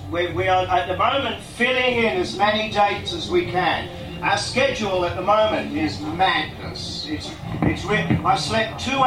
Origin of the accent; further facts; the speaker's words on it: Ireland; I'm an Irishman, you cannot take this away.